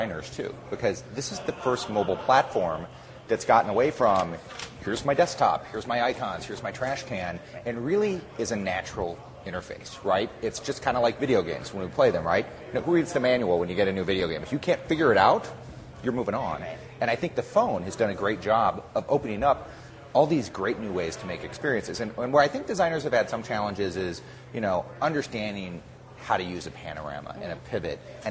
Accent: Chicago, Illinois, United States; I'm from Chicago, so I talked a little bit about what we can learn about design from John Hughes and some of his movies

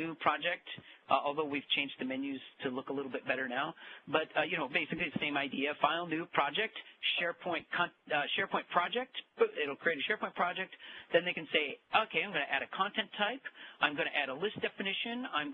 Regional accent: Minneapolis, Minnesota, United States; I grew up in Minneapolis area, so I love it back there.

